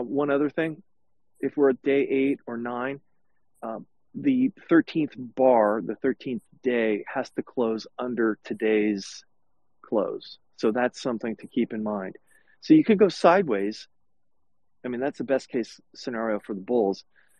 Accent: California, United States; let's say I'm from California, it's a very gnarly market.

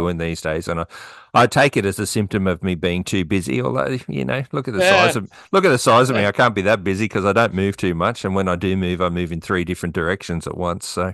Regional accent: Tasmania, Australia; our biggest number of downloads seems to come from my home state now, Tasmania.

